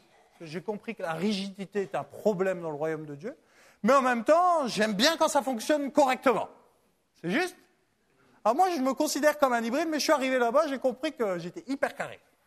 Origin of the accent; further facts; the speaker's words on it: France; Moi, je suis d'origine d'Europe de l'Est. Hein, mais bon français, bien éduqué à l'école de France.